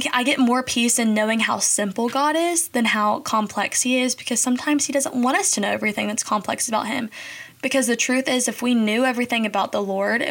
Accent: Bowling Green, Kentucky, United States; Growing up in Bowling Green in Kentucky, okay, I have to, like, back up. Bowling Green itself is a pretty diverse place, but also it's only diverse to an extent.

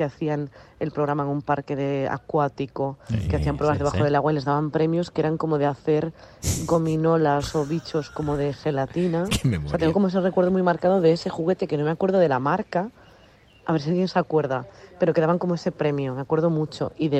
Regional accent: Galicia, Spain; cuando un pueblo de Galicia, de mi tierra, iba en el amarillo

